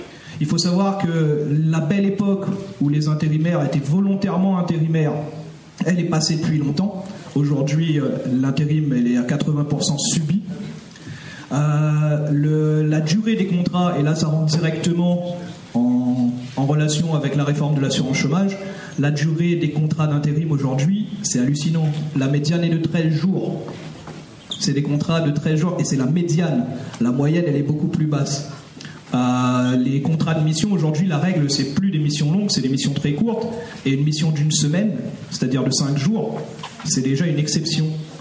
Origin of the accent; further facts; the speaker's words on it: Le Havre, Normandy, France; parce que je suis du Havre.